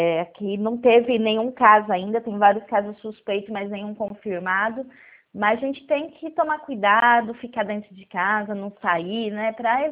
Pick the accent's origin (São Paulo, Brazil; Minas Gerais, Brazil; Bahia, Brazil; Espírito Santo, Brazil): São Paulo, Brazil; Pirassununga; eu sou de Pirassununga